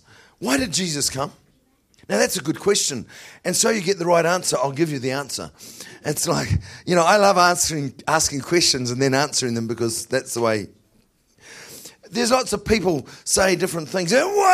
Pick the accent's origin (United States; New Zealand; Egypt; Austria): New Zealand; accent: New Zealand; first thing I had to do there was pray the gift of interpretation on them so they would understand my New Zealand accent.